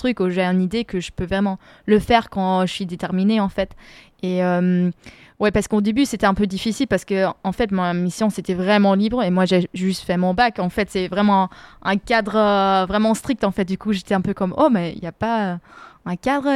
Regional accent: Freiburg, Baden-Württemberg, Germany; French is a second language; en fait, je viens de Fribourg, du coup, je suis déjà allée plusieurs fois en France

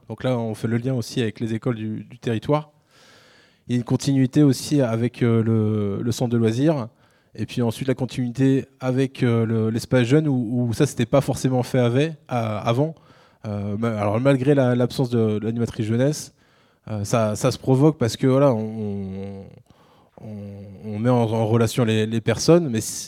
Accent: L'Huisserie, Pays de la Loire, France; moi, je viens de l'Huisserie, la commune en première couronne de Laval.

